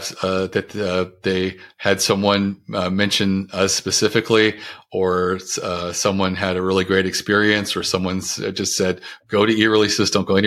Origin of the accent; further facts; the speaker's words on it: Baltimore, Maryland, United States; And it had crab chips because we're from the Baltimore, That's Maryland funny. Area.